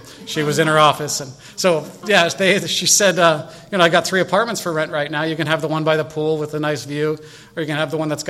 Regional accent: Northridge, California, United States; I grew up in the Northridge area, so immediately, you know, curious about my family. My parents were still in the same house that I grew up

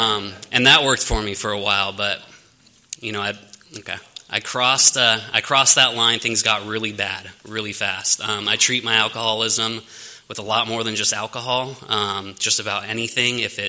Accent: Mission Viejo, California, United States; born and raised in Orange County, Mission Viejo, California, which is a pretty nice place. I wasn't from the streets.

